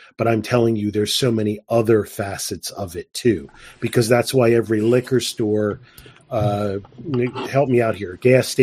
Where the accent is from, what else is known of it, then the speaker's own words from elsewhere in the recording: New Jersey, United States; I was talking about growing up, where I grew up in New Jersey.